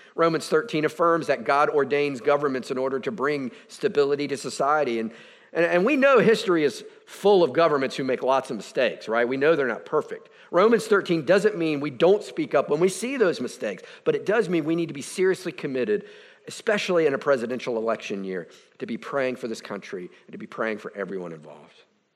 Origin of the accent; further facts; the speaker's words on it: United States; I am proud and glad that I'm American. I genuinely am. I love this place.